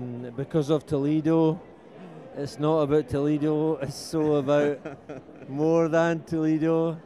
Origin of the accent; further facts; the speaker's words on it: Forfar, Scotland, United Kingdom; I'm from Forfar, which is just north of civilization.